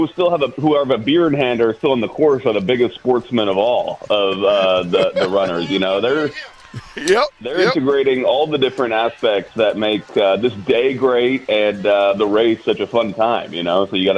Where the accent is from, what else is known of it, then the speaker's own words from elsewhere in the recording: Atlanta, Georgia, United States; You know, I grew up here in Atlanta.